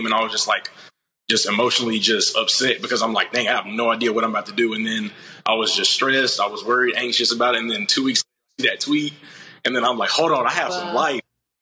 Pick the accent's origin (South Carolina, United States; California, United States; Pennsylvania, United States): South Carolina, United States; Anderson; Okay, so originally I'm from Anderson, South Carolina, small town.